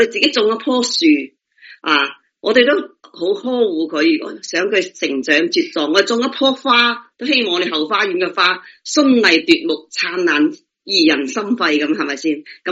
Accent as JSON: {"language": "Cantonese", "country": "China", "said": "我哋中国人八有九都系拜偶像系咪？"}